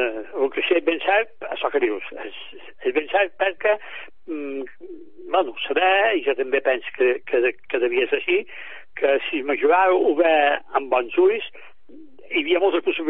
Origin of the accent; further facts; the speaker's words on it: Es Mercadal, Balearic Islands, Spain; Jo soc de Sant Antoni d'Esporquet. A més, som d'Esmercadal, que és d'Esporquet